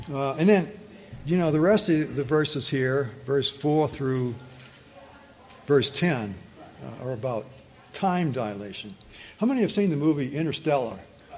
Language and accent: English; New Orleans, Louisiana, United States; So you're watching an NFL game being played in the Superdome in New Orleans, let's say, my hometown